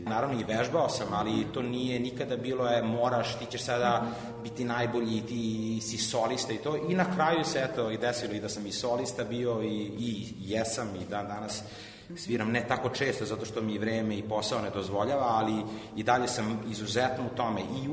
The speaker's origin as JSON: {"language": "Serbian", "region": "Belgrade", "country": "Serbia", "tie": "born or raised there", "said": "S obzirom da sam odrastao ovde u Beogradu na Dorćolu, znate kako su bila vremena tada, ja sam 84. godište"}